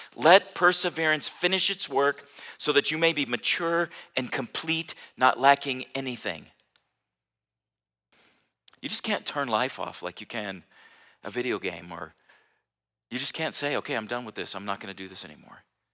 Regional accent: San Diego, California, United States; I grew up in San Diego, and then I went to college in LA, and then was a youth pastor in my hometown in San Diego.

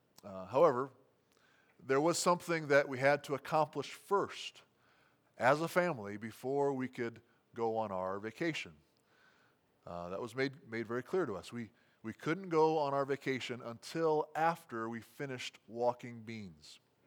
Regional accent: Iowa, United States; I grew up in Northwest Iowa

